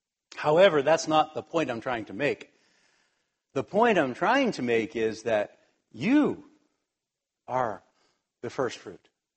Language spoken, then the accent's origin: English; United States; now in Japan; I'm from America, and there are times now and then that I think, oh, why am I living in Japan? Why do I struggle with Japanese language? It'd be so much easier to just live back in America.